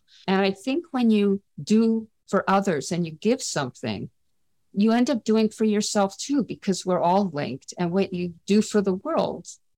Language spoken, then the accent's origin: English; Canada; I'm Canadian